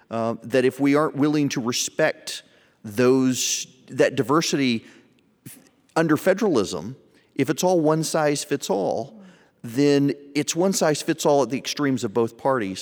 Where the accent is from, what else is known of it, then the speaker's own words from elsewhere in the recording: the South, United States; I'm from the South.